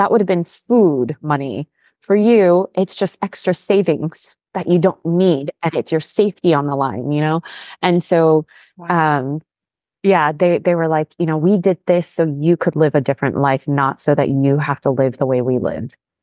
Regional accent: Maryland, United States; moved away as an adult; also born or lived in California; I was born and raised in Maryland. I left in 2008, and I moved all the way from here to California.

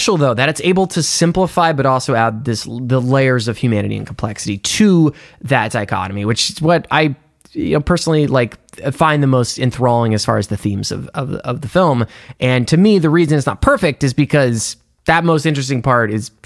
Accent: Florida, United States; you know, we're from Florida. We live in Florida, and we're like a mixed, we're a swing state, red and blue, deep runs through our veins.

